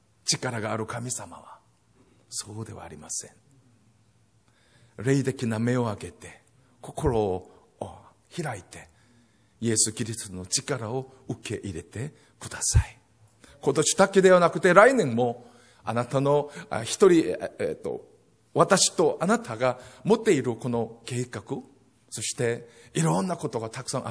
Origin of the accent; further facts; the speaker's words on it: Singapore; Japanese is a second language; 私たちシンガポール人がシンガポールに戻った時にも、この教会のためにお祈りします。